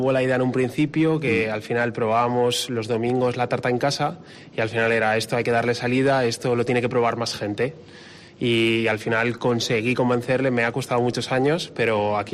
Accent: Castellón, Valencian Community, Spain; Se elaboran aquí en Castellón, nosotros somos de Castellón

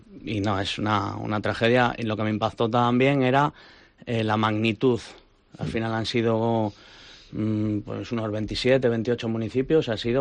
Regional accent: Santander, Cantabria, Spain; ¿de dónde venís? Y cuando le decías de Santander, Cantabria, la verdad es que desde allí, desde tan lejos, se sorprendían y sí.

